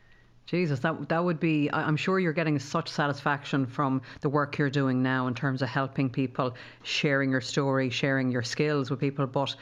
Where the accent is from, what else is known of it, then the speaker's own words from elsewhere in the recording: Ireland; because as Irish people